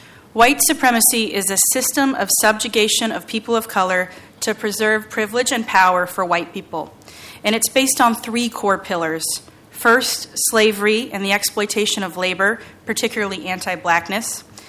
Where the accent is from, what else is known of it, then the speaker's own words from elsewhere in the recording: Idaho, United States; I grew up in Idaho, a state that has a unique history of successfully countering Aryan Nations activity.